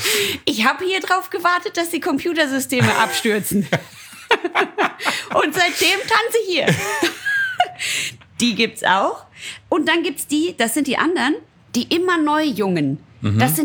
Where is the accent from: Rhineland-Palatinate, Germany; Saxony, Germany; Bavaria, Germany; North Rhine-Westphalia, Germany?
North Rhine-Westphalia, Germany; Ich komme aus dem Ruhrpott